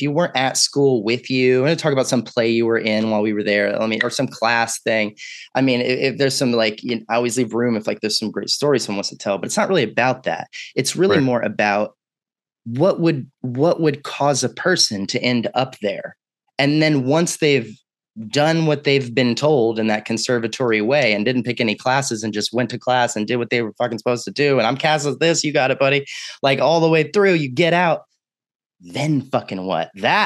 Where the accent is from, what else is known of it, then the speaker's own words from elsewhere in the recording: Austin, Texas, United States; I'm being from Austin, Texas, I have this weird attachment of being like, that's a weird fantasy world.